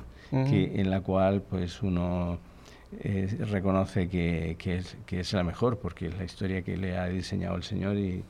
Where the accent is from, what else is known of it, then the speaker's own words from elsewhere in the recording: Chile; also born or lived in Barcelona / Asturias; now in Spain; hay que decir que somos chilenos. Españoles de adopción desde hace más de 30 años que estamos en España.